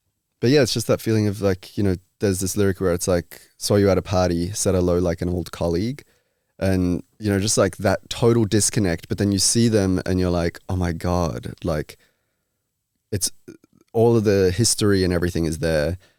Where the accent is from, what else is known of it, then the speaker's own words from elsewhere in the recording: Australia; But they're Australian and I'm Australian.